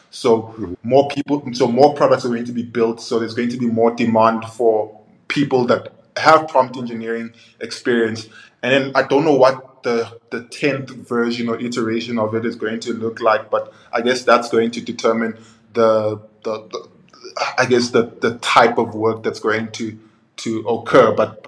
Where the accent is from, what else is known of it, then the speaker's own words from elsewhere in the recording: South Africa; And I grew up in Africa, South Africa, my whole life.